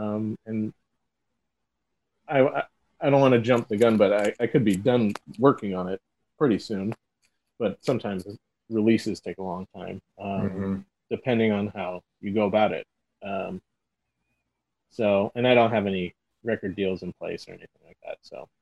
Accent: St. Louis, Missouri, United States; now in Los Angeles, United States; Now, LA for sure is more liberal than the St. Louis I grew up in.

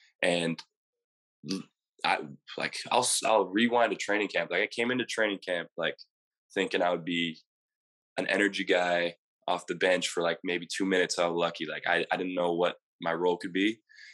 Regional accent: British Columbia, Canada; because when we come from Canada, we put this idea in our heads that people in the U.S., like, at least when I was in BC

